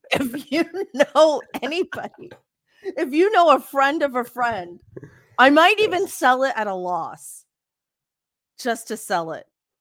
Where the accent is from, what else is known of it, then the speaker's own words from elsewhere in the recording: Canada; as a Canadian